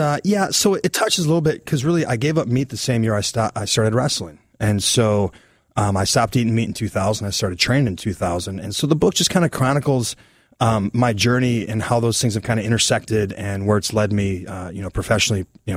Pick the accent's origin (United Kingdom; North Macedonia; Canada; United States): United States; Wisconsin; you know, my grandparents, I'm from Wisconsin, they had a farm.